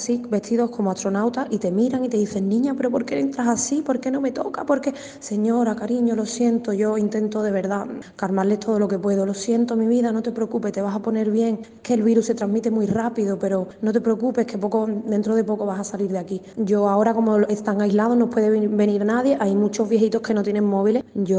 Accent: Andalusia, Spain; now in Barcelona, Spain; yo soy andaluza y me siento muy, muy cercana a ellos, porque yo también soy inmigrante, ¿no?, aquí en Barcelona.

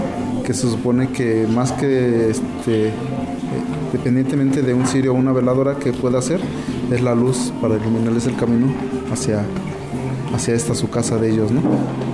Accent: Mexico City, Mexico; No, nosotros somos de México, Distrito Federal.

